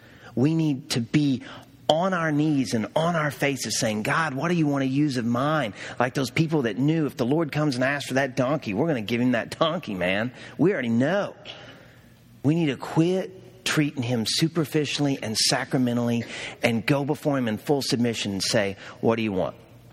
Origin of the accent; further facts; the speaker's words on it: Arkansas, United States; now in Cleveland, United States; I did not grow up in Cleveland. I moved up here from Arkansas when I met this sweet little gal over here that grew up in Westlake, Sherry, okay? I'm up here from Arkansas.